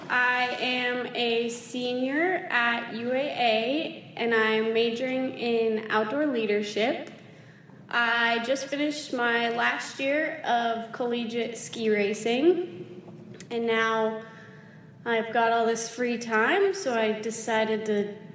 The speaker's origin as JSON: {"language": "English", "region": "Colorado", "country": "United States", "tie": "born or raised there", "also_born_or_lived": "Denver, United States", "said": "And then once we moved up to Summit County when I was in second grade, I spent most of my time skiing at Copper and A Basin and Breckenridge with my local club team, Team Summit."}